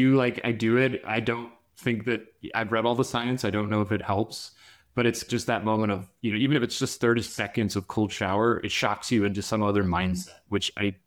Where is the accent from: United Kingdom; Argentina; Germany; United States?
United States; Reno, Nevada; I'm originally from Reno, Nevada. I am actually back living here now after leaving at the end of high school.